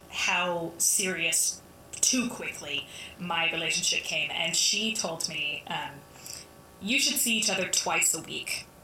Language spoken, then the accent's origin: English; the South, United States; Yeah, I definitely am born and raised in the South.